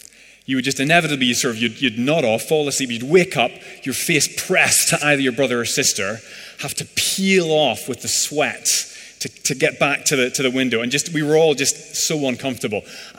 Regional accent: Northern Ireland, United Kingdom; Now, I grew up in Northern Ireland, so that memory is a lie. It rains just about every day there

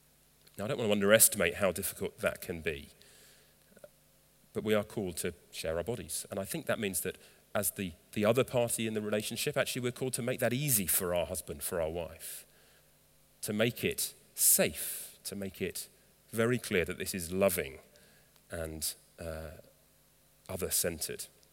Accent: England, United Kingdom; We're English, aren't we, most of us?

